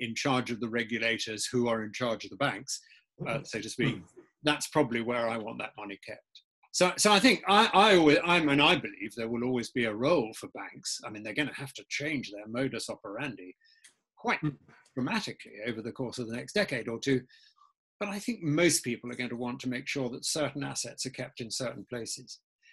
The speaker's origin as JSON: {"language": "English", "country": "Kenya", "tie": "born or raised there", "said": "I was brought up in Kenya, so I'm reasonably well au fait with life in Africa."}